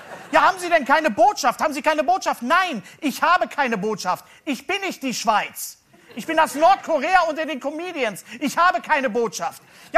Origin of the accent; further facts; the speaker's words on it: Bochum, North Rhine-Westphalia, Germany; ich komme aus Bochum, ja, da bekommt man das Parteibuch schon bei der Geburt